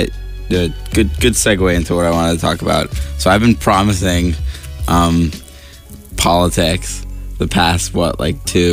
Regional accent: New York City, New York, United States; Obviously, I'm from New York, for those of you who don't know, which would be everyone listening. I'm from New York City.

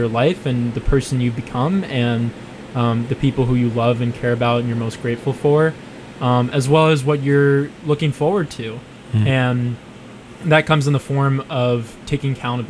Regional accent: Newton, Massachusetts, United States; So I was born and raised in Newton, Massachusetts, which is it's about 25 minutes away from here.

